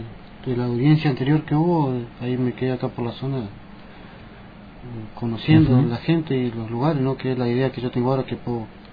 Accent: Comodoro Rivadavia, Chubut, Argentina; Yo nací y me crié en Comodoro, que es muy difícil vivir ahí.

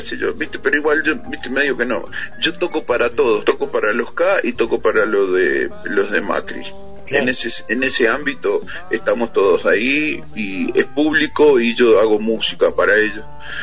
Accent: Uruguay; now in Argentina; una vez que opiné en Argentina, me dijeron, vos sos uruguayo, bueno, te tenés que meter la lengua, viste, allá.

